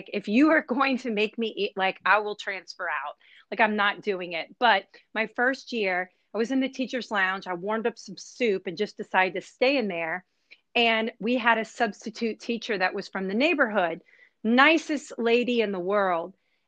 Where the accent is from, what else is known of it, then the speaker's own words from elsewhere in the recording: New Orleans, Louisiana, United States; bunch of people from New Orleans joined it because, we were all displaced, and I didn't live back in my home state for 3 years.